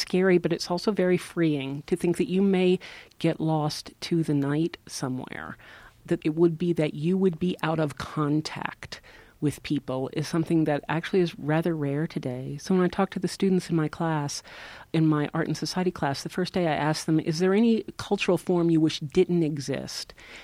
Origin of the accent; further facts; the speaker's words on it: Arkansas, United States; I grew up in the Ozark Mountains of Arkansas, where there is not a whole lot to do. And books were really my lifesaver there.